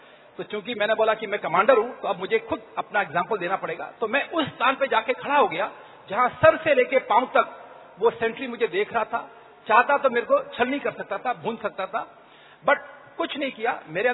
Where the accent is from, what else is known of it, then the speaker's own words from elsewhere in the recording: Agra, Uttar Pradesh, India; मैंने कहा दोस्त मैं आगरा का रहने वाला हूं, आप परिवार के साथ आगरा आइए।